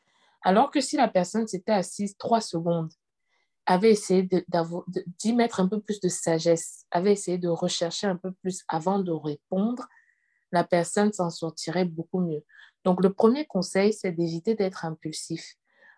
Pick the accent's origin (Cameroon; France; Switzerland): Cameroon; moi je suis camerounaise, je viens du Cameroun.